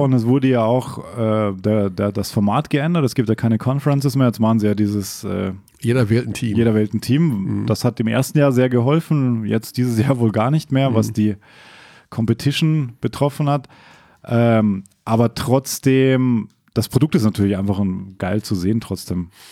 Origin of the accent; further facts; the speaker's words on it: Bregenz, Vorarlberg, Austria; auf der Bregenzer Seebühne.